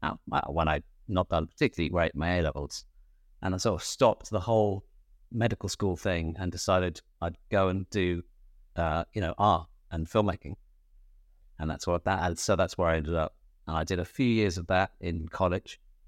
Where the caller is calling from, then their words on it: London, United Kingdom; I'm calling in from North London, sunny North London.